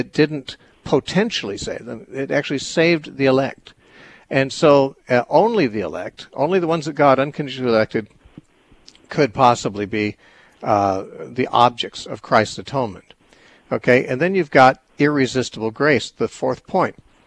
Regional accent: Ireland; However, it's wrong to say, well, because I'm Irish, of course I'm going to get angry a lot.

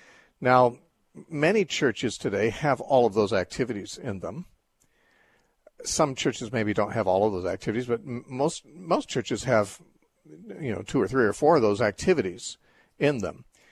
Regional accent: Covina, California, United States; also born or lived in Orange County; I grew up in the First Baptist Church in Covina, California. And I was in the youth group.

